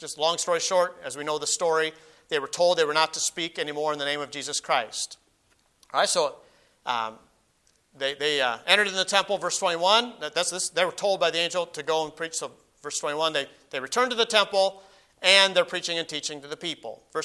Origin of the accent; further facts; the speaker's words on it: United States; born there; As an American, being born in this nation, I have a natural allegiance to the nation in which I was born.